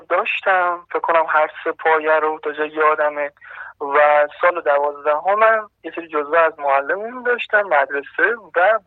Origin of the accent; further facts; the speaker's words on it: Sirjan, Kerman, Iran; سیرجان، استان کرمان.